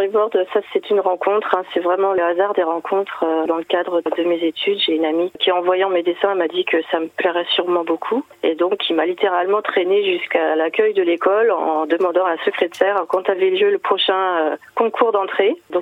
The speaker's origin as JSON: {"language": "French", "town": "Paris", "region": "Île-de-France", "country": "France", "lives_now": "Le Mans, France", "said": "Je viens comme Hugues de Montmartre à l'origine et nous avons découvert que nous étions tous les deux arrivés au Mans il y a une dizaine d'années."}